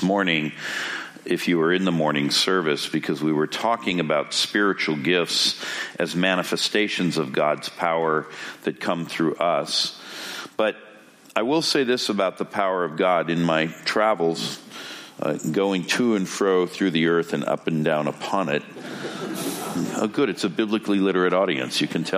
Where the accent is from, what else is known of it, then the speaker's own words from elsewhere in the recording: Los Angeles, California, United States; In my hometown of Los Angeles, there's a sign now hanging from a light post that the state of California has put up.